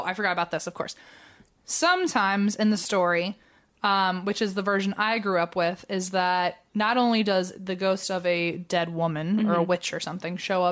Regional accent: Virginia, United States; Like, look, I know we're both from Virginia

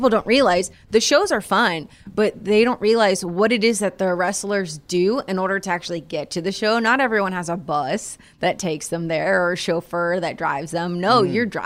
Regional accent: Florida, United States; like I'd never been in a taxi growing up in Florida, no public transportation, never been like on a bus or anything like that before.

